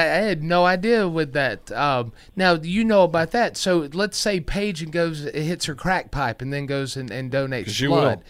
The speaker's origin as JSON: {"language": "English", "region": "New York", "country": "United States", "said": "you're going to say it's because I'm from New York."}